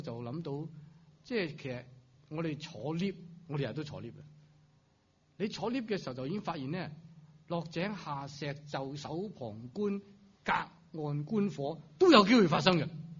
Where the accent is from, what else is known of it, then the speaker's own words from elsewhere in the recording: China; 三个我们的广东话我们中国人的成语我觉得是可以描写得到的